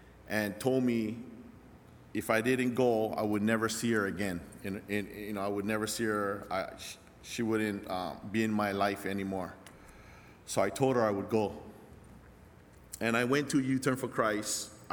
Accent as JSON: {"language": "English", "town": "Waimanalo", "region": "Hawaii", "country": "United States", "tie": "born or raised there", "said": "But I'm from here. I'm locally from Waimanalo, on the Waimanalo side, on the east side of Oahu. And I grew up there all my life for like 25 years."}